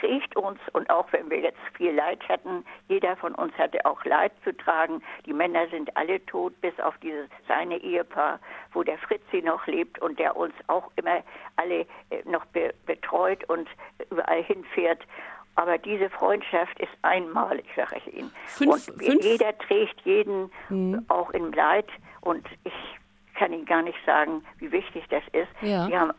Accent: Hamburg, Germany; Ja, hallo. Ja, ich wohne in Hamburg und bin praktisch seit 1947 sind wir aus der Schule gekommen, aber vorher waren wir schon 4 Jahre zusammen im Oberbau in Fuhlsbüttel.

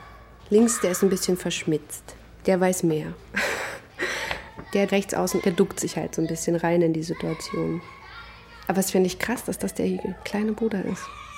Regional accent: Frankfurt, Brandenburg, Germany; also born or lived in Prenzlau; now in Berlin, Germany; ich bin 36 Jahre, in Prenzlau geboren, in Frankfurt oder aufgewachsen und wohne jetzt in Berlin.

